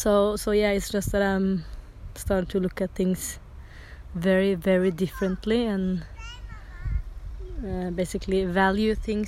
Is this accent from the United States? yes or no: no; Norway; we are on vacation at my mom's in my hometown right now, and we are heading for the beach today. It's an awesome weather. It's very hot in Norway now.